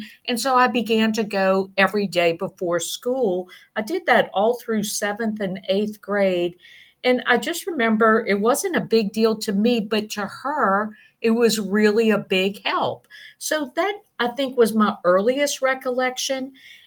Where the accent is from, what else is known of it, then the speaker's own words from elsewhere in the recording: New Orleans, Louisiana, United States; Actually, I'm from New Orleans. I'm the third of nine children.